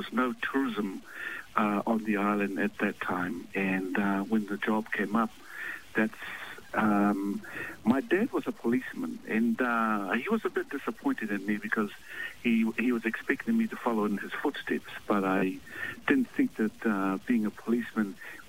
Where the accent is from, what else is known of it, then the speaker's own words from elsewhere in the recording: Niue; also born or lived in New Zealand; I spent some time firstly here in New Zealand, and then I went back to Niue and spent the rest of my youth there learning the language, because I had to start learning the language from the start all over again and going back to Niue.